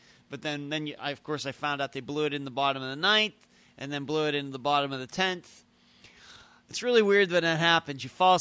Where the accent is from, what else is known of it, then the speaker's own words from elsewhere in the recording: Pennsylvania, United States; That was a little weird compared to like growing up in Pennsylvania, where I was used to going to school just September through May.